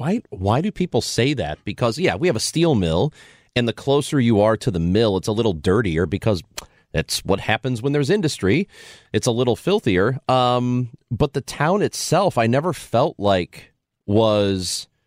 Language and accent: English; Granite City, Illinois, United States; That's kind of how I felt growing up in Granite City.